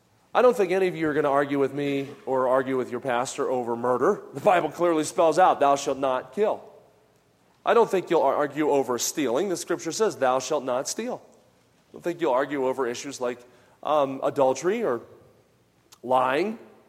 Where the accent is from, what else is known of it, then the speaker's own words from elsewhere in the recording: New Jersey, United States; When I grew up in New Jersey, we did not have a lot of strong separation in some personal issues